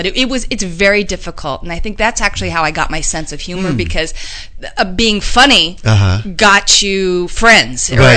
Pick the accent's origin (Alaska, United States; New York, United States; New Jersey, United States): New Jersey, United States; No, I'm not. Actually, I grew up in, like, almost, I grew up in New Jersey.